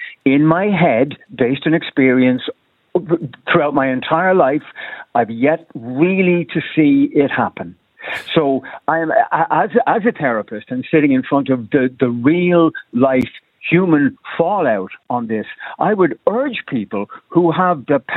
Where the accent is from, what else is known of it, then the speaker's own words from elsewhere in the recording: Ireland; I'm born and bred in Ireland, been in Ireland all my life, never moved out.